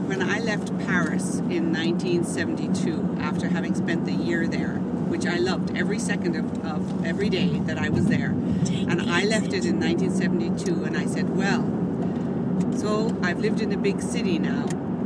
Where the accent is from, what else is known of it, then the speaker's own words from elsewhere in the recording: Limerick, Munster, Ireland; now in United States; So I never use that. I say, oh, I'm from Limerick. And then the focus of the lens of their eyes narrows and they look at you and they say, oh, you're really Irish.